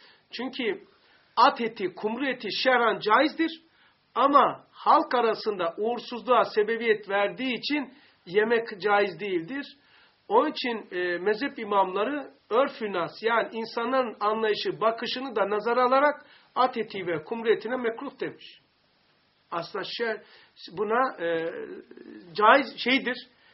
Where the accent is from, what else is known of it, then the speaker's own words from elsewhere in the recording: Black Sea Region, Turkey; bizim Karadeniz'de çok meyveler var